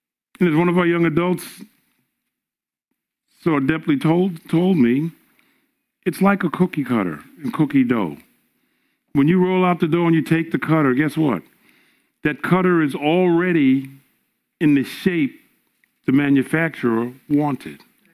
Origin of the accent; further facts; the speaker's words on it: New York, United States; You know, we're from New York. We're used to reading everything and seeing everything.